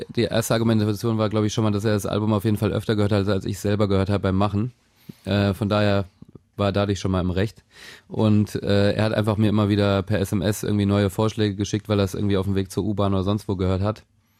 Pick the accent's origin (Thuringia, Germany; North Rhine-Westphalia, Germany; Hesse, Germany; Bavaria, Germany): Hesse, Germany; Wiesbaden; Wir kommen aus Wiesbaden in Hessen.